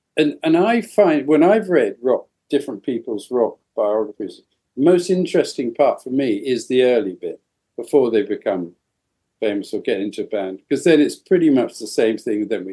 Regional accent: United Kingdom; my mother's Colombian, I'm British. I'm sort of mixed race.

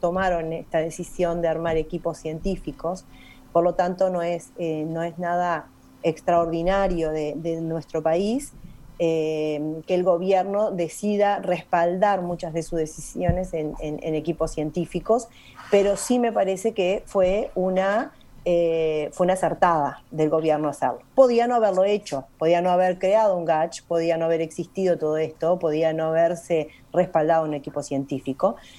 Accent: Uruguay; nos hace a la identidad como uruguayos

